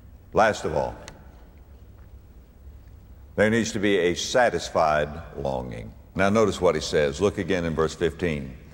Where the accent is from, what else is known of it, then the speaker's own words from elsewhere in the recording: United States; I'm an American.